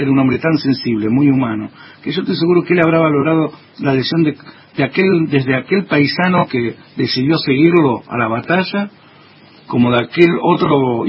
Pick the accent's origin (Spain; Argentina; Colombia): Argentina; Rosario, Santa Fe; como rosarino que soy